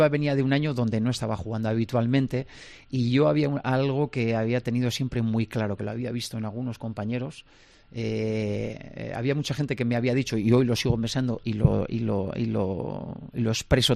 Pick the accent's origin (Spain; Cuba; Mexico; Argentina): Spain; Navarre; estoy bien orgulloso de ser navarro y por qué no, como buen navarro, sería un privilegio, ya digo, un día poder entrenar a Osasuna.